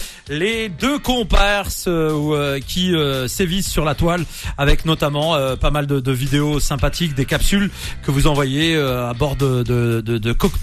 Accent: Nantes, Pays de la Loire, France; c'est que moi j'ai grandi à Nantes, dans un quartier quand j'étais petit, hein, jusqu'à 11 ans, qui s'appelle le Clos Toro

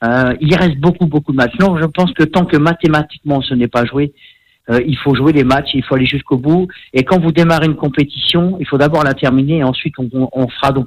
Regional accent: Pays de la Loire, France; parce que vous savez que je suis de la Vendée, donc à Cholet c'est à côté

